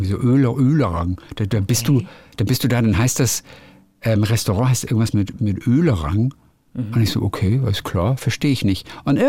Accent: Northern Germany, Germany; ich komme aus Norddeutschland.

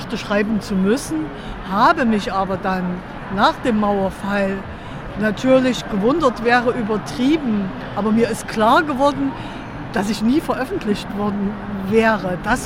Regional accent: Iraq; Wir sind beide in Diktaturen aufgewachsen, wobei man die DDR nicht wirklich mit dem Irak vergleichen kann.

